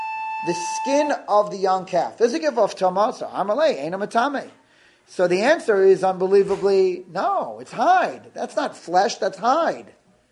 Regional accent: New Jersey, United States; I'm a kid from Jersey. I'm always going to be a kid from Jersey. Meaning, I'm not a Floridian.

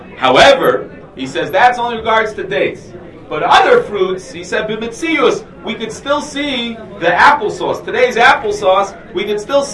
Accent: United States; So the question is, as an American, I never saw it.

